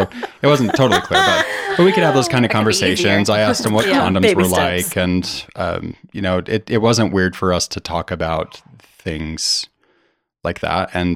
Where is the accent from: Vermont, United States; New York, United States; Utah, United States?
Utah, United States; Like, we grew up in Utah, at least us kids did.